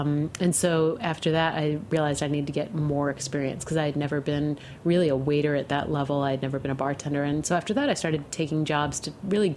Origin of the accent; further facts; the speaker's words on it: New York, United States; I grew up in Western New York State between Rochester and Buffalo, and then I went to school in Massachusetts at the University of Massachusetts in Amherst.